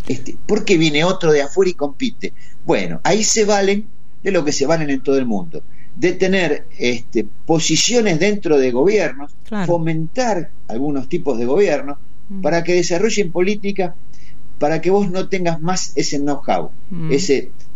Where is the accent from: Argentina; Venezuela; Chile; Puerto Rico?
Argentina; Buenos Aires; Hay que retrotraerse, los que somos del barrio de Zona Sur conocemos.